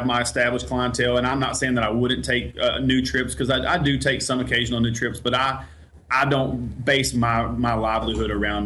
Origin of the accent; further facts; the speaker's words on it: Texas, United States; I grew up on Lake Fork. Lake Fork and Lake Tawakoni is where I cut my teeth.